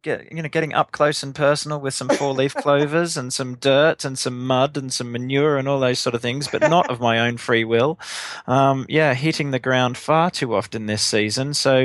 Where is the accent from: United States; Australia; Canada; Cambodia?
Australia; accent: Australian; now in Swindon, United Kingdom; I'm in Wiltshire, Swindon, in the United Kingdom, but you might tell from my accent, originally Australian.